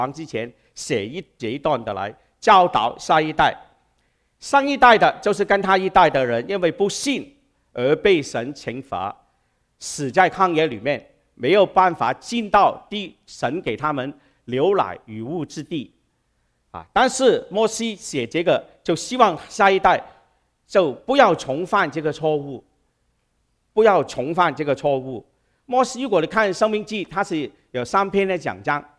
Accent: Guangdong, China; 我们广东人说牙痛惨过大病啊

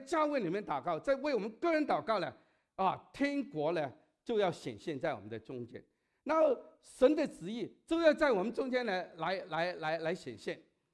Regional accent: United States; 好像我们美国人说有个叫 broken record

